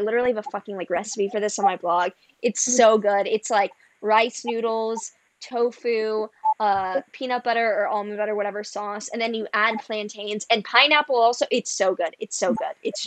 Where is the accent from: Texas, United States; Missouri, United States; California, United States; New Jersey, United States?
Texas, United States; Yeah, I'm from Texas, so I understand the Tex-Mex.